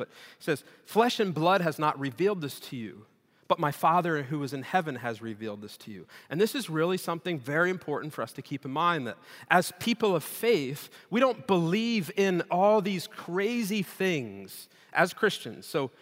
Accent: New Jersey, United States; So I'm from New Jersey.

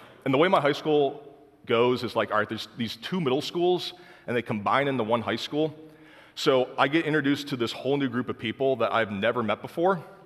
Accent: New York, United States; I'm from New York. Yeah, so being from New York, I believe in being real and raw with people.

